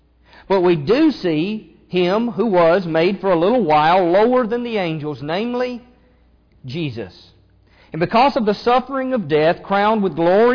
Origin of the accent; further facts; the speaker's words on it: Kentucky, United States; Because he knew that I grew up in Kentucky.